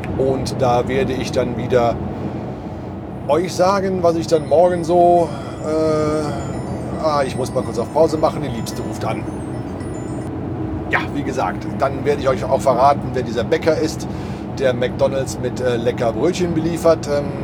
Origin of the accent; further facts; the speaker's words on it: Cologne, North Rhine-Westphalia, Germany; ich komme selber aus Köln